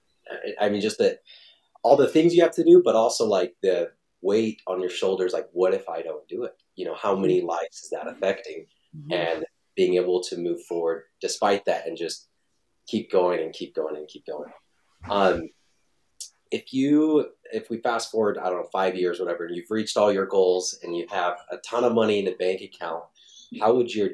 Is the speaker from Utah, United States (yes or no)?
yes; Utah, United States; and growing up in Utah, there's, you know, the Mormon religion, and they took mm-hmm. care of us.